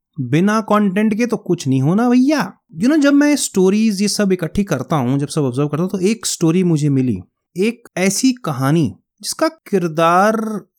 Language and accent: Hindi; Punjab, India; अब जैसे I am a north Indian, मैं पंजाबी हूँ